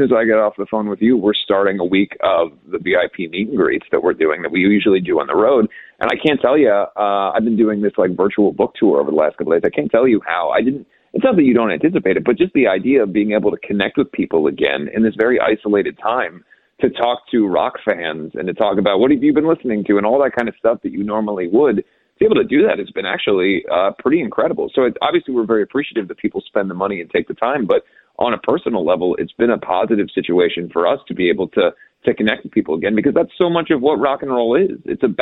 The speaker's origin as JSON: {"language": "English", "region": "Ohio", "country": "United States", "tie": "born or raised there", "said": "it's just stories from the first 30 years of my life, growing up in Ohio, trying to become a rock star, life on the road"}